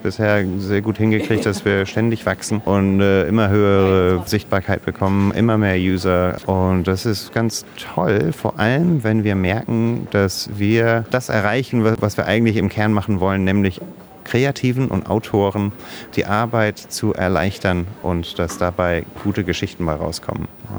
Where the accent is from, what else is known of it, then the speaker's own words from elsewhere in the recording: England, United Kingdom; born there; first language English; German is a second language; Kam mir auch sehr entgegen, weil ich gebürtiger Engländer bin. Also es ist meine Muttersprache.